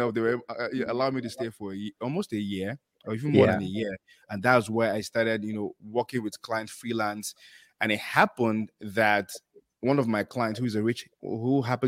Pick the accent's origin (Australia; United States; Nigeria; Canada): Nigeria; Lagos; So I grew up in Lagos, to be precise, in a very, it's a big community. Ijesha is very popular in Lagos, Surulere.